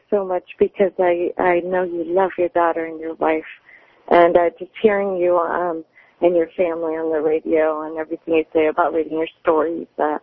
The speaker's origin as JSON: {"language": "English", "country": "United States", "said": "But this is not the way that I was raised and what I was taught to believe as an American woman."}